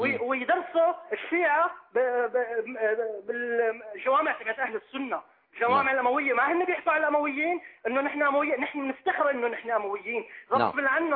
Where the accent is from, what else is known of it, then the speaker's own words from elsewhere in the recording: Homs, Homs Governorate, Syria; now in Saudi Arabia; أنا من حمص الأبية.